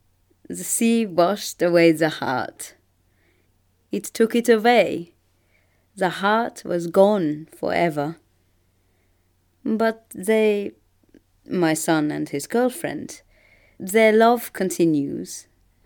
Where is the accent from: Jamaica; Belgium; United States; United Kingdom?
Belgium; I am from Belgium, and when I was a child, our holiday at the beach in Belgium was the absolute best moment of the year.